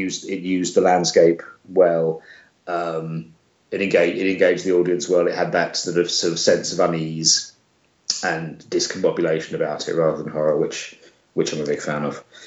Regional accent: England, United Kingdom; I'm telling you, as an Englishman.

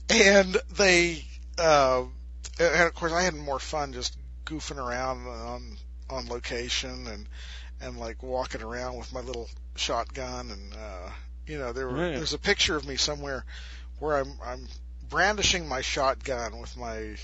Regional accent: United States; being an American American child, having grown up in America, we had the requisite BB gun.

